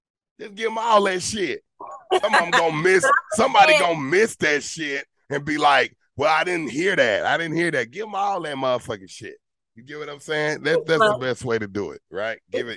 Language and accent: English; Nashville, Tennessee, United States; I'm born and raised in Nashville.